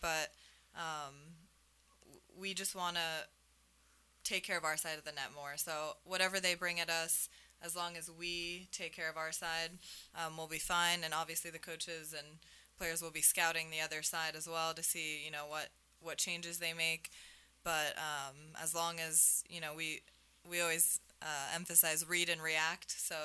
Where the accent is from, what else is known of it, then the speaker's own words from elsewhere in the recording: California, United States; We went super north because so I'm from California, and we went super north to hit Chicago and the Niagara Falls.